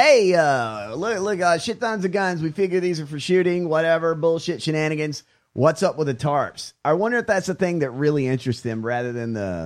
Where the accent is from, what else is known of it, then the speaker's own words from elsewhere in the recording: the South, United States; Well, I'm from the South. I don't know if I've ever mentioned that on the show